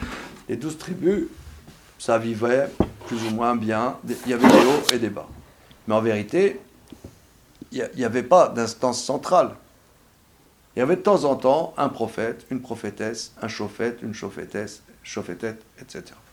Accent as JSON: {"language": "French", "region": "Grand Est", "country": "France", "said": "Moi, je suis un Lorrain. Alors, en Lorraine, on faisait biscoco l'arico"}